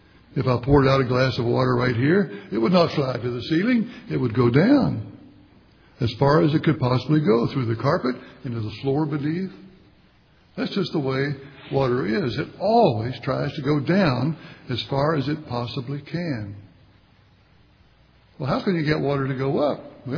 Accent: West Virginia, United States; I grew up in West Virginia, and it's called the Mountain State for good reason.

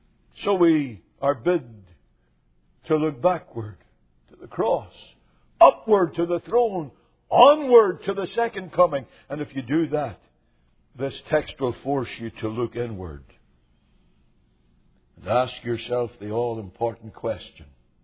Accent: Belfast, Northern Ireland, United Kingdom; born there; I was born in Belfast

